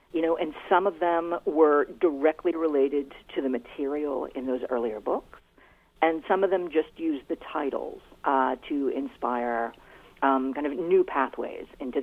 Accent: Little Rock, Arkansas, United States; I'll be giving a reading in Little Rock, my hometown, sometime soon.

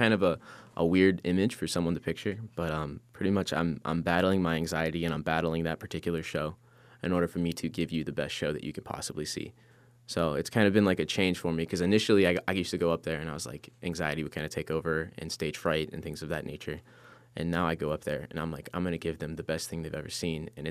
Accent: Bradenton, Florida, United States; Is my hometown actually. I'm from Bradenton, Florida.

